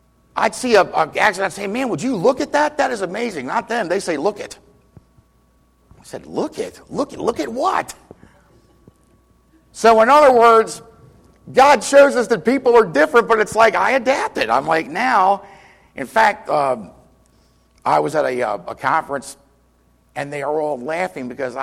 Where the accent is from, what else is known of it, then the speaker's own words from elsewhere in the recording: Baltimore, Maryland, United States; accent: Maryland; now in Chicago, United States; I grew up in Baltimore, so forgive my Maryland hillbilly accent a little bit. I know when I came to Chicago, I told my wife, I thought you guys were from Mars.